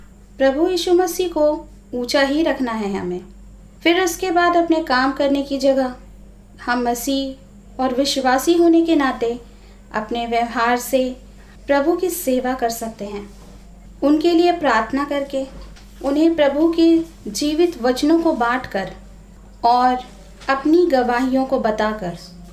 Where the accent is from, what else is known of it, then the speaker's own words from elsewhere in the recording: Ajmer, Rajasthan, India; और मैं अजमेर राजस्थान की रहने वाली हूँ।